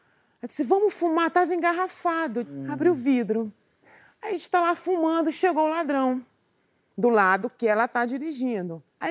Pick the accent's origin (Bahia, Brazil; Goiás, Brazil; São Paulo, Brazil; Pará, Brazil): Pará, Brazil; Belém; now in Rio de Janeiro, Brazil; Eu moro no Rio, mas eu sou de Belém.